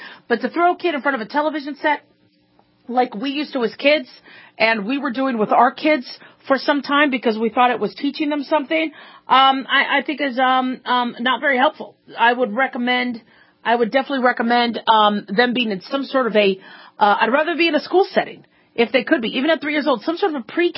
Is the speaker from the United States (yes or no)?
yes; Arizona, United States; You know, when I grew up in Arizona, there was a there's a town out there called Ahwatukee.